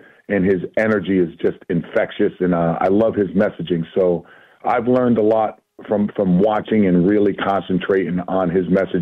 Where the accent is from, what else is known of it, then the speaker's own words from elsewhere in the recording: New England, United States; I'm a converted Commanders fan, obviously being born and raised in New England.